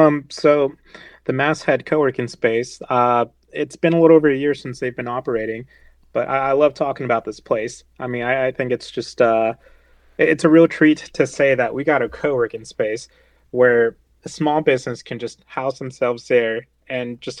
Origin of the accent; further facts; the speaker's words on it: Winston-Salem, North Carolina, United States; So after school, I actually moved to Winston-Salem. I grew up in Winston